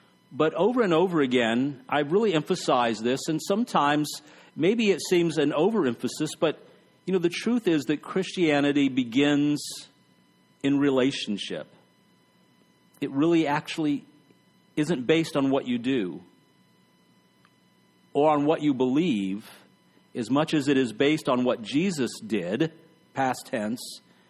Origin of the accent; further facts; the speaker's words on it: Texas, United States; And I grew up in West Texas.